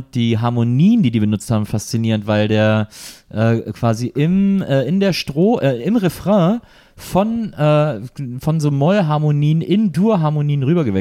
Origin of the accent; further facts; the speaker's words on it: Cologne, North Rhine-Westphalia, Germany; Und trotzdem war klar, dass wir sind alle Kölsche und das ist unsere Stadt